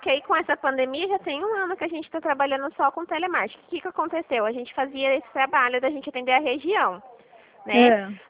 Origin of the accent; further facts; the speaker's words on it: Dracena, São Paulo, Brazil; eu sou de Dracena.